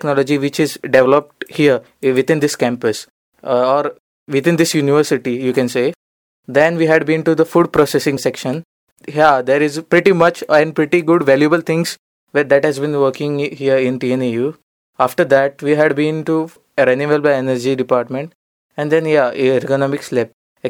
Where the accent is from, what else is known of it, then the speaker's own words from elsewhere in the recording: Goa, India; I am basically from Goa.